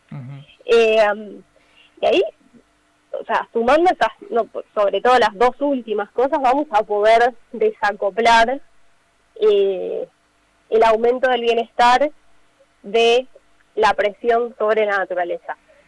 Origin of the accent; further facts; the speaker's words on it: Buenos Aires, Argentina; No sé, yo soy de Buenos Aires, tenemos el Riachuelo que está súper contaminado.